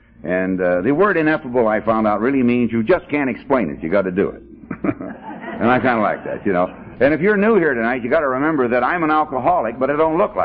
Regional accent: California, United States; now in Oregon, United States; I'm glad that I'm one from Southern California.

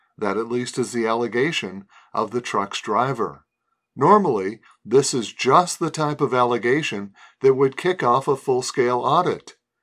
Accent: Pennsylvania, United States; including my home state of Pennsylvania

